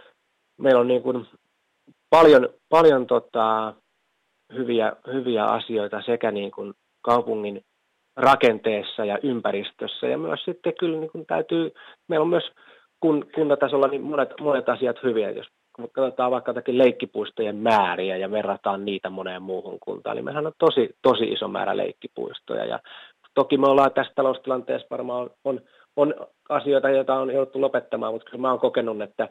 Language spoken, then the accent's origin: Finnish; Kouvola, Kymenlaakso, Finland; also born or lived in Helsinki; Helsingissä kävin syntymässä, mutta lapsuuteni ja nuoruuteni on saanut viettää Kouvolassa ja niin kuin Kouvolan niin kuin nykyisen Kouvolan keskustan alueella on käynyt kouluja ja Kuusankoskella lukion ja lapsuuden kesät viettänyt tuolla Jaalassa ja nykyisin mökkeille Valkealassa.